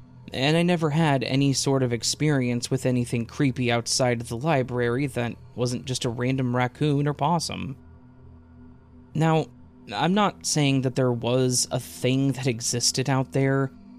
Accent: the South, United States; born there; I was born in the South, and while we do get some cold weather, we don't get the half rain, half snow that you guys are plagued with just before Halloween.

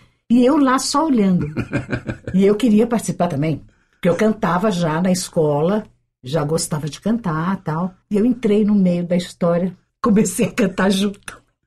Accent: São Paulo, Brazil; now in Guarulhos, Brazil; Nasci em São Paulo mesmo, no bairro de Santana, onde morei até pouco tempo. E um lugar muito gostoso, que eu amo de paixão. Agora eu mudei, né? Uhum. Já estou em outro município.

